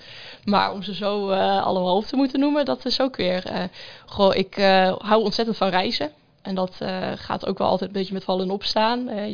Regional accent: Enschede, Overijssel, Netherlands; Ik bedoel, ik kom zelf uit Enschede, daar gebeurt ook genoeg.

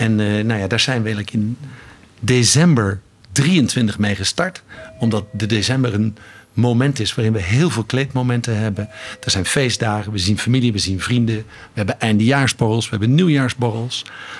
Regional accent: North Brabant, Netherlands; accent: Brabantian; ik ben en blijf gewoon in hart en nieren een Brabander. En dus met mijn Brabantse tongval en mijn Italiaanse kennis maak ik er mooi geheel van.

